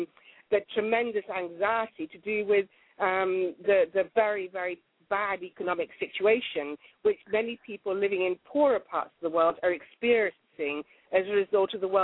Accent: Tamale, Northern Region, Ghana; born there; just about 40 kilometers from where I was born in Tamale, there was a camp for women who said they were witches.

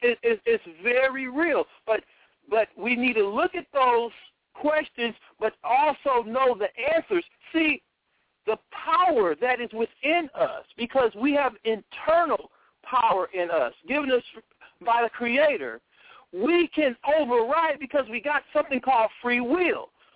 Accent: Los Angeles, California, United States; I'm in California. Right now I am in Central California. I'm from Los Angeles.

